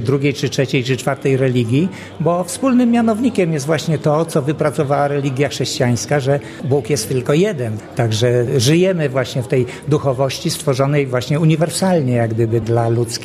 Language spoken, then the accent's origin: Polish; Recovered Territories, Poland; Urodziłem się właśnie w latach 50. na ziemiach odzyskanych, gdzie wychowywałem się na ruinach